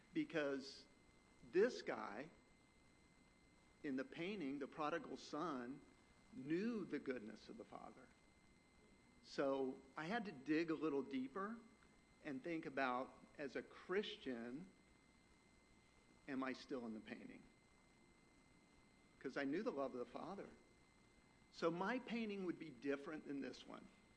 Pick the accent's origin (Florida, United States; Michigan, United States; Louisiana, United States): Florida, United States; Miami; I grew up in Miami, Florida in the late 70s.